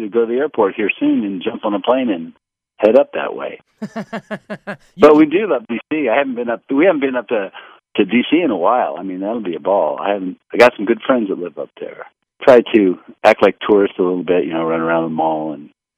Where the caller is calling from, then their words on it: Orlando, Florida, United States; I'm down here in Orlando, Florida.